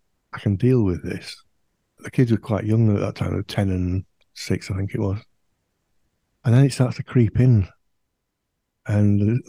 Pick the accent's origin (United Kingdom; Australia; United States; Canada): United Kingdom; Yorkshire and the Humber; North of England, near Leeds, in the county of West Yorkshire.